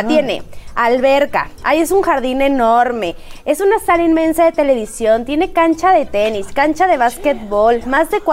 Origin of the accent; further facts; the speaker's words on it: Mexico; uno como mexicana lo ve, o sea, ahí donde yo vivo